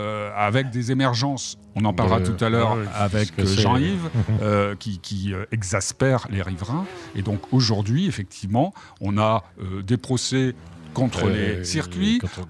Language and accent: French; Austria; Mais ce qui se passe à côté, chez nous, en Autriche